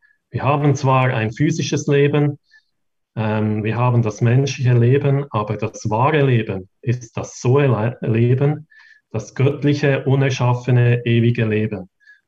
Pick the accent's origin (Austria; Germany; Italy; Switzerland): Switzerland; Ich komme aus der Schweiz und wohne in Bern.